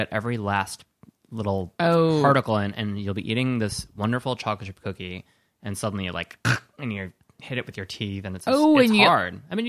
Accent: Wisconsin, United States; So I grew up in Wisconsin.

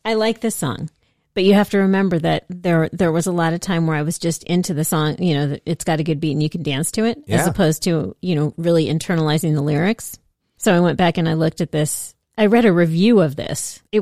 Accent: Los Angeles, California, United States; But we choose K-Rock because we grew up in Los Angeles, and it was the dominant alternative radio station

